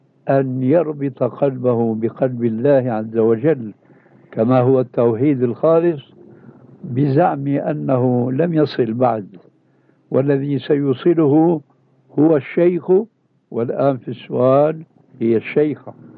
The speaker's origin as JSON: {"language": "Arabic", "country": "Syria", "said": "والمدفون هناك عندنا في سوريا"}